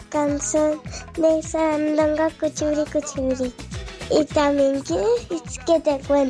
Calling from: Balaguer, Catalonia, Spain; Me voy al cole, soy de Balaguer

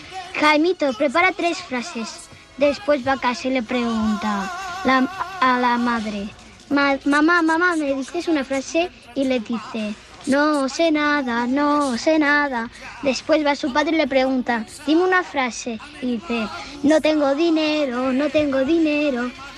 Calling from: Navarcles, Catalonia, Spain; de Navarcles.

